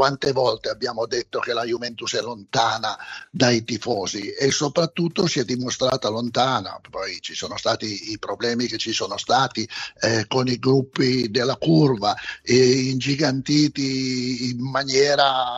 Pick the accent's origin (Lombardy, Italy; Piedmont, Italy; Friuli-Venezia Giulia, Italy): Piedmont, Italy; Turin; noi siamo di Torino, conosciamo bene questa zona